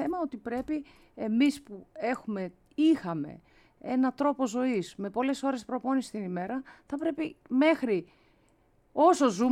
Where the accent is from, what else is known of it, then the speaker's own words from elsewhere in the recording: Greece; Με το που πήγα εκεί, γεια σας ήρθα, είμαι από την Ελλάδα